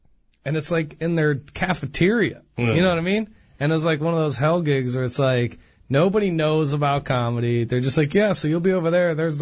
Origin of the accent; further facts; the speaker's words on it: Pittsburgh, Pennsylvania, United States; And just to be fair, like, I'm from Pittsburgh.